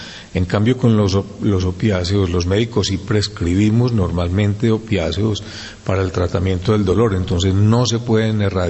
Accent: Medellín, Antioquia, Colombia; born there; Sí, yo nací en Colombia, específicamente en Medellín, Colombia

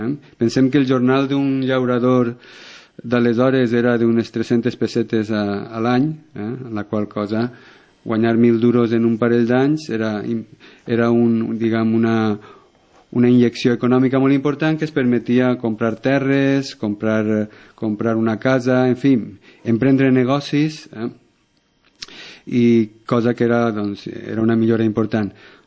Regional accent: Benilloba, Valencian Community, Spain; perquè em centre en Benilloba, en el meu poble, i valenciana en general.

